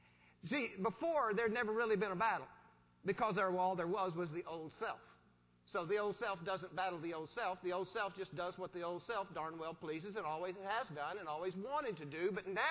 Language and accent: English; Texas, United States; I am a West Texas boy. I grew up in West Texas.